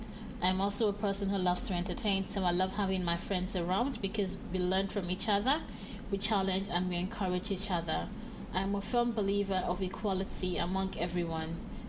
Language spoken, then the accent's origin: English; Osun, Nigeria; I am from Osun State, in the western part of Nigeria.